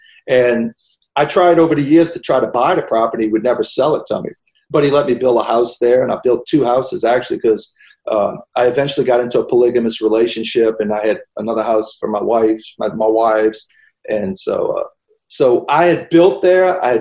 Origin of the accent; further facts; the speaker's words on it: Louisiana, United States; Yeah, well, I had a 22, and I grew up in Louisiana, duck hunting and stuff.